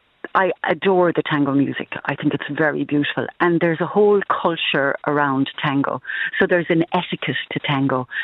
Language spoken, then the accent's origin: English; Rathmore, Munster, Ireland; Yes, I'm from County Kerry originally, a village called Rathmore, and it's in the middle of Slieve Lucre. So there would always have been a tradition of music and dance in my own home.